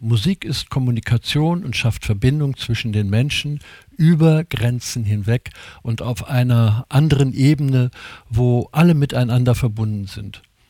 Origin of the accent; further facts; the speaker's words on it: Regensburg, Bavaria, Germany; Ich bin, wie bereits erwähnt, in Regensburg an der Donau geboren und meine Eltern und Großeltern kommen aus der Oberpfalz und aus dem böhmischen Raum. Ich bin aufgewachsen mit den … bayerischer Volksmusik